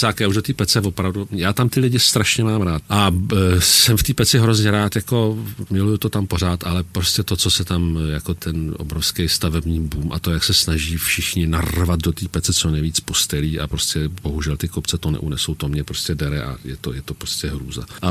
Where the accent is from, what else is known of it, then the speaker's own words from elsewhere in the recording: Pec pod Sněžkou, Hradec Králové Region, Czechia; já pocházím z Pece pod Sněžkou. Krkonoš.